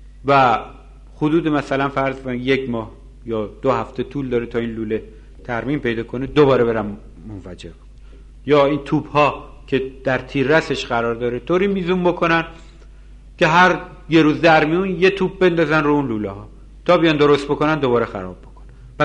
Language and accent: Persian; Iran; فهمیدن که ما ایرانی هستیم